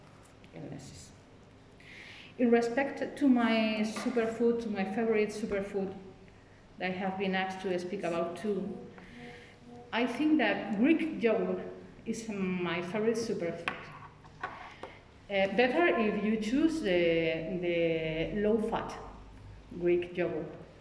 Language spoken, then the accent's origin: English; Spain; English is a second language; I would like to begin saying that I'm from Spain, and here we have one of the best diets in the world